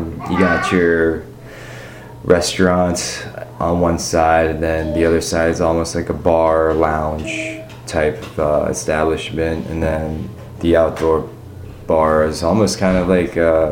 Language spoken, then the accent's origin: English; Cincinnati, Ohio, United States; also born or lived in New York; Yes, I was born in New York, raised here in Cincinnati.